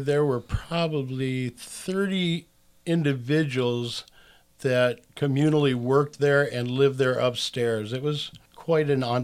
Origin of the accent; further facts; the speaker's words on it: Millbury, Ohio, United States; born there; now in Port Townsend, United States; No, I was actually born in a barn in Millbury, Ohio, just south of Toledo, Ohio.